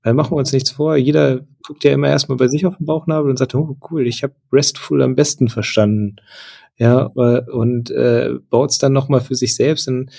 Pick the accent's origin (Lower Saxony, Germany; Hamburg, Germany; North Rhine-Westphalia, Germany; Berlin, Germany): Lower Saxony, Germany; Hanover; ich bin Hannoveraner